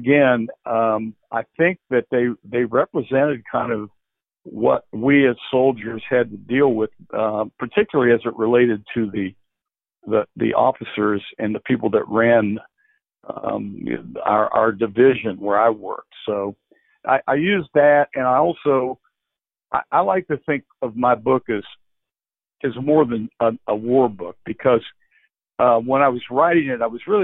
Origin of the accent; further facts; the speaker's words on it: West Virginia, United States; I mean, I changed the name of my hometown, the Augie's hometown, but it is set in the early parts of it are set in West Virginia.